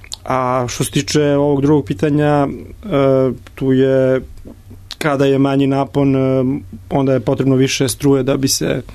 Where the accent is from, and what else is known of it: Serbia